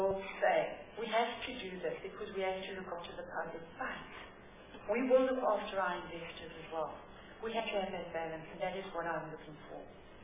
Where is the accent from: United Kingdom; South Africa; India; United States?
South Africa; I told you I'm South African.